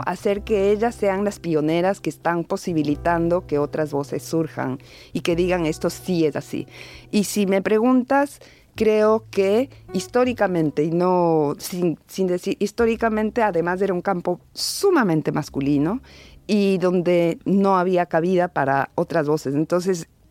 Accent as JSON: {"language": "Spanish", "country": "Ecuador", "said": "yo soy de Ecuador y yo pienso que en Ecuador ahora podemos leer la tradición al revés."}